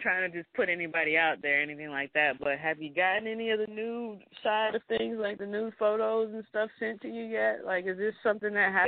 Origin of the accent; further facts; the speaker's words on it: Cleveland, Ohio, United States; yes, I'm from Cleveland. That's where I'm from, and that's where I rap.